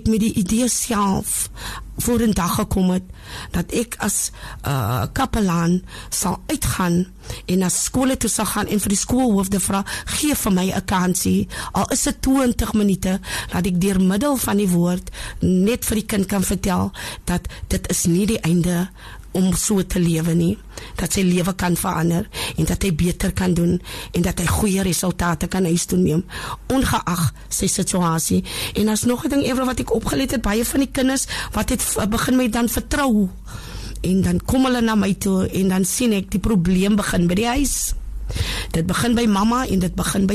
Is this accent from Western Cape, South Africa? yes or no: yes; Wellington, Western Cape, South Africa; ek is van Wellington en ek is 'n kapelaan